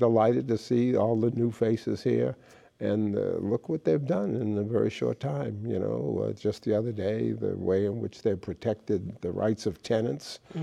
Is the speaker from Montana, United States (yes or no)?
no; Boston, Massachusetts, United States; accent: Boston; It took me some time to lose my Boston accent, but I think I've done that.